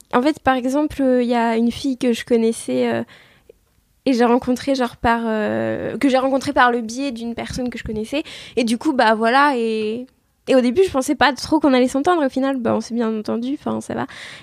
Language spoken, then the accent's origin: French; Paris, Île-de-France, France; born there; now in Châtellerault, France; j'ai 18 ans. Je suis née à Paris et actuellement j'habite à Châtellerault.